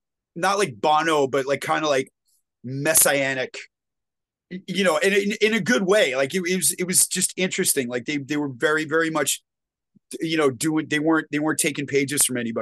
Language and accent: English; Brookline, Massachusetts, United States; well, dude, I'm from Brookline. You know, I'm not from Brooklyn. I'm from Brookline.